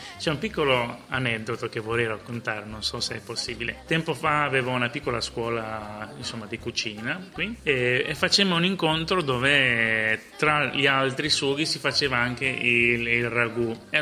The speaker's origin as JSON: {"language": "Italian", "region": "Sicily", "country": "Italy", "tie": "born there", "also_born_or_lived": "Palermo", "said": "la mia città è Palermo, quella che ho deciso che è la mia città, perché non sono nato a Palermo, sono nato in provincia di Enna. Nei miei ricordi, nella mia infanzia, nella mia identità c'è la Sicilia intera"}